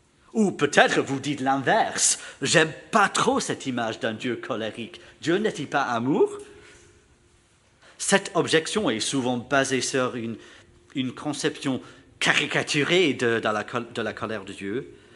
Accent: Belgium; On est belge, donc on aime les documents, quoi.

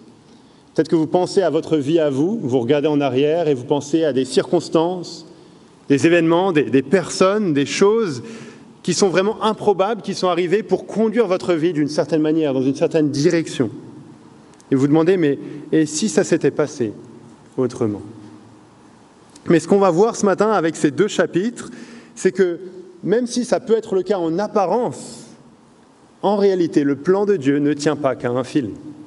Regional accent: Île-de-France, France; En 2013, donc j'avais 18 ans, en région parisienne, là où j'ai grandi

